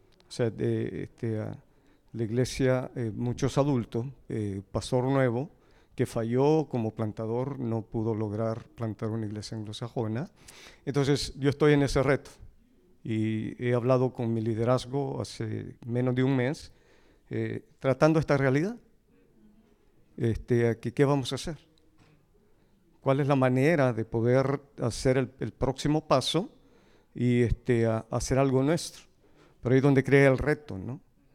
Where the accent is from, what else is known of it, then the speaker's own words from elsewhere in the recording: Salem, Oregon, United States; En nuestro contexto, yo soy de Oregon, Salem.